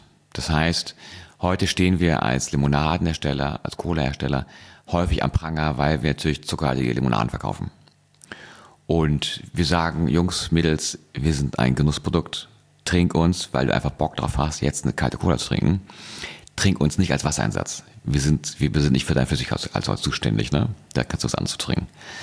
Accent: Hamburg, Germany; ich komme aus Hamburg

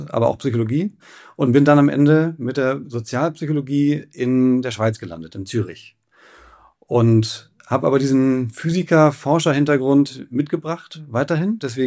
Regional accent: Hamburg, Germany; Ich bin auch Hamburger, bin hier aufgewachsen, hier zur Schule gegangen

